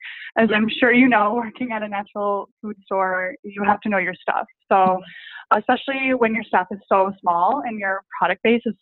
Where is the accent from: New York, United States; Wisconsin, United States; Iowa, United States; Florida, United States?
Wisconsin, United States; Milwaukee; I worked at a small natural pet food store in my hometown. I live in Milwaukee, Wisconsin. Go Packers.